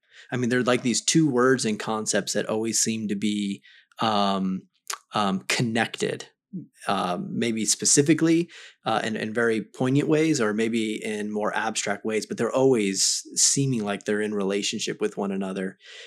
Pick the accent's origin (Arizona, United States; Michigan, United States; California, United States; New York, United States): Arizona, United States; So both born and raised in Arizona. We've left for some schooling at times, but this is pretty much Arizona's been home base for us for most of our lives.